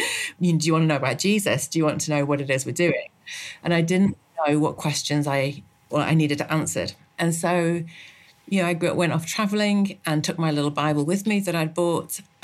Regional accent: East Midlands, United Kingdom; I was brought up in England. So I was from a little village in Derbyshire in the Peak District, and didn't grow up going to church.

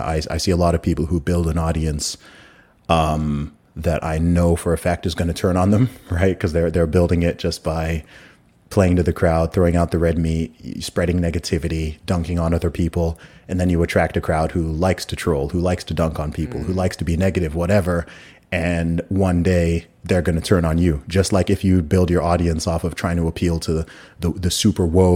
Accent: Saudi Arabia; Like to this day, there's people who think I fake my accent. And I, like, you know, you tell the story a million times. I grew up in Saudi Arabia. I went to an American school. Like this is just how I talk.

